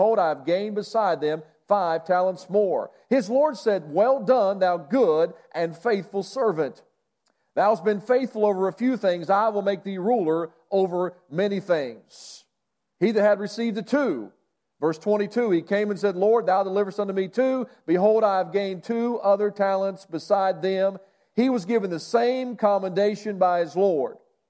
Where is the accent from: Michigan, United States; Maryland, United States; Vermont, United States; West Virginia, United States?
West Virginia, United States; I'm from West Virginia. I could preach the whole Bible from Genesis to Revelations and be finished in an hour.